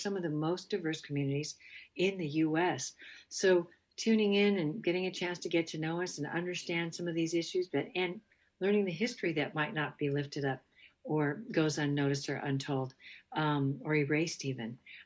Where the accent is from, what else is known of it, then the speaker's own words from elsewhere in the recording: Seattle, Washington, United States; I'm Japanese American, Yonsei, fourth generation, and certainly from the Northwest, born and raised in Seattle